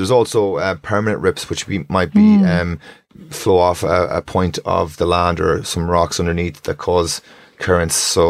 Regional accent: Sligo, Connacht, Ireland; especially where we're up around from Sligo.

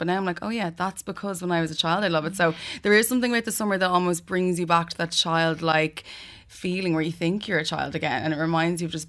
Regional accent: Knocklyon, Leinster, Ireland; I grew up in Knocklyon, so being in like a suburb really close to town kind of space, or to the square

